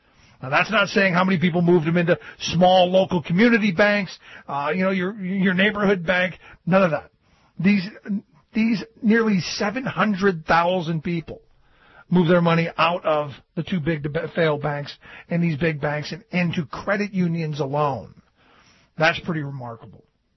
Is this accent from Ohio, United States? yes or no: yes; Ohio, United States; amazing experience in Ohio. It was great to go back to my home state for something very positive.